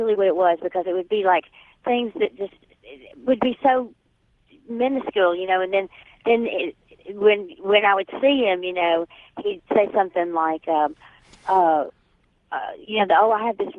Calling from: Memphis, Tennessee, United States; I'm calling from Memphis, Tennessee.

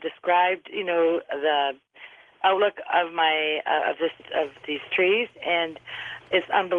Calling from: Canada; I'm from Canada.

